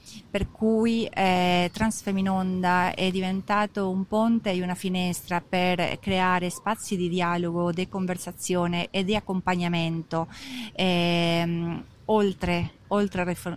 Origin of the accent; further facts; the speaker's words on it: Argentina; posso fare ponte tra la mia terra di origine, chiamata per adesso Argentina